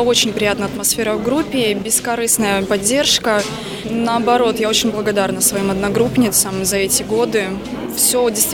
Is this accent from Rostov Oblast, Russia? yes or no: no; Saint Petersburg, Russia; moved away as an adult; now in Veliky Novgorod, Russia; я приехала сюда из Санкт-Петербурга учиться. Я закончила школу в Питере, а поступала на вышку сюда.